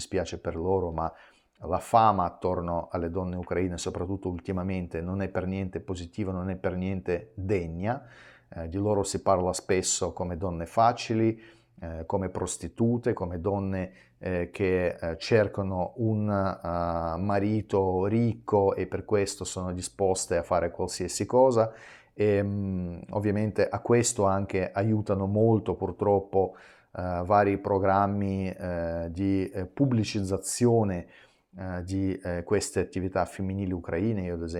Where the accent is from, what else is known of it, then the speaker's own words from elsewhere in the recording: Transnistria, Moldova; Italian is a second language; now in Italy; io sono russo dalla Transnistria, che fa parte di quello che una volta si chiamava la Repubblica Socialista Moldava, è un casino di situazioni, però comunque la mia etnia è sempre russa.